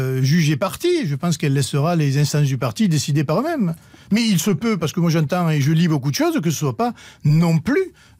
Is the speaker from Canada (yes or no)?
no; France; Moi, je suis français, je m'occupe de mon pays.